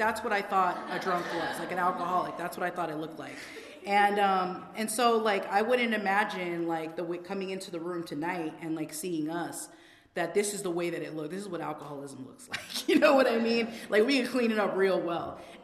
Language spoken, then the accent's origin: English; Los Angeles, California, United States; And so I grew up in LA. I'm born and raised in LA my whole entire life. I was born in the Hollywood Presbyterian Church.